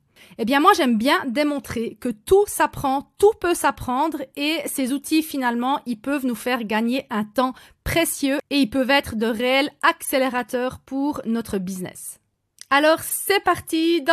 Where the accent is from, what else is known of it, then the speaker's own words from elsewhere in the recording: Switzerland; accent: Swiss; je vous offre mon petit accent suisse en prime